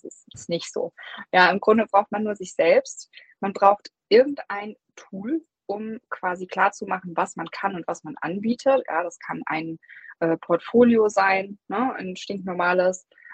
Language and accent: German; Saarland, Germany; moved away as an adult; now in Cologne, Germany; Also ich komme aus dem Saarland und wir sind dann aber nach Köln gezogen, weil mein Freund hier eine Stelle bekommen hat.